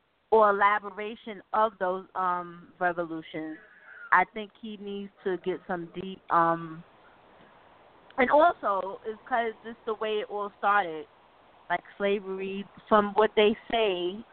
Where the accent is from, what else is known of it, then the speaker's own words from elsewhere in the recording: New York, United States; I'm just saying that because of growing up in New York, the deep emphasis brought on the Holocaust